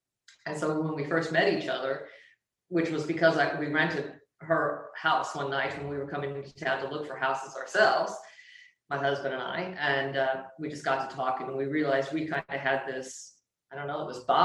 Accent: Australia; I am Australian with Italian heritage.

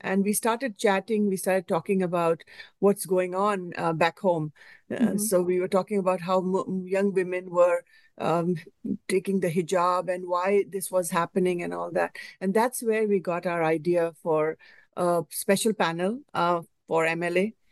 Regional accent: India; So I grew up in India and went to a Christian Catholic school.

